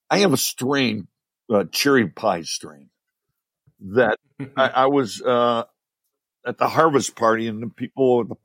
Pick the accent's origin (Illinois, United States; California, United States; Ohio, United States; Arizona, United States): Illinois, United States; Chicago; I'm from Chicago. I'm a meat eater, right?